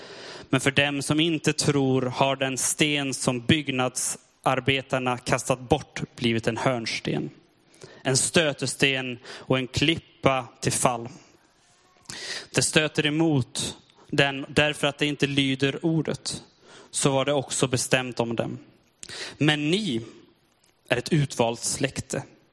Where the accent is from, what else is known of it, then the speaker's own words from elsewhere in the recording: Sweden; moved away as an adult; now in Finland; Och jag har snart bott i Finland i 1 år. Jag kommer från Sverige.